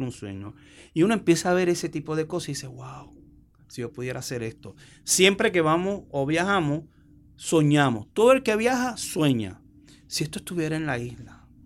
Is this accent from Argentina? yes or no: yes; Argentina; Yo soy argentino.